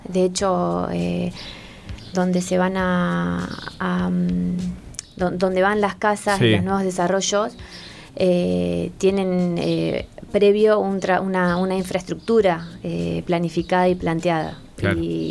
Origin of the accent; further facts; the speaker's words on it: Santa Rosa, La Pampa, Argentina; yo soy de Santa Rosa, somos militantes.